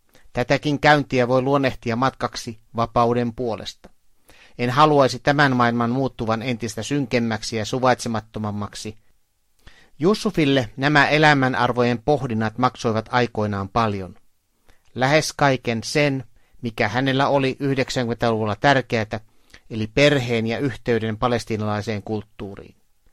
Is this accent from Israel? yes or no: yes; Israel; palasin Israeliin ihan senkin vuoksi, että tämä on myös minun kotimaani.